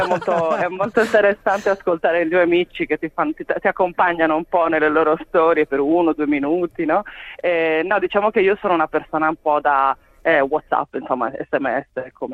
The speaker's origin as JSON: {"language": "Italian", "region": "Sardinia", "country": "Italy", "moved": "yes", "lives_now": "Australia", "said": "io, essendo sarda, ancora di più ho avuto un buon comitato di benvenuto da parte di sardi"}